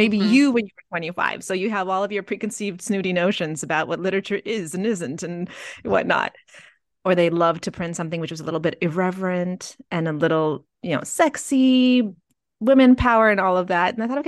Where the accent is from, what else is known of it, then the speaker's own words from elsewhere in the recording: Ukraine; first language Russian; English is a second language; because I'm a Russian speaker from Ukraine. So I was born in Ukraine, and many people from Ukraine speak fluent Russian for complicated reasons as well.